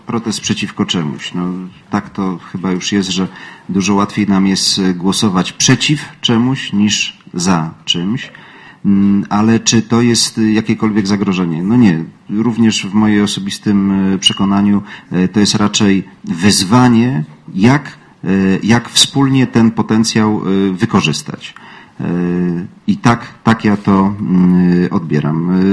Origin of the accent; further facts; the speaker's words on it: Warsaw, Masovian Voivodeship, Poland; ja jestem z Mokotowa. Mokotów to jest 250-tysięczne miasto, bodajże 13 miasto w Polsce